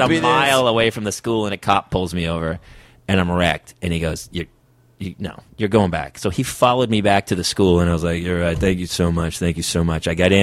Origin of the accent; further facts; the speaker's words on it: Boston, Massachusetts, United States; I'm Irish from Boston. Yeah. I got no choice.